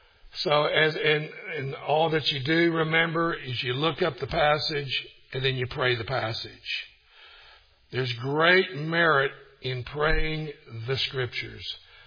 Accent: Kingsport, Tennessee, United States; we have another church as of today in Kingsport, Tennessee, which happens to be my hometown.

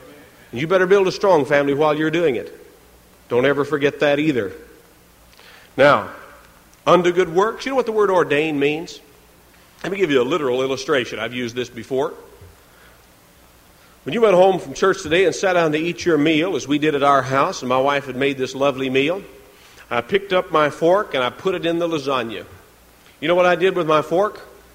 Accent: Kentucky, United States; also born or lived in South Carolina; now in Florida, United States; I lived in South Carolina for about 14 years. I was born and raised in Kentucky. I think of both states in a sense as my home, although this is really my home.

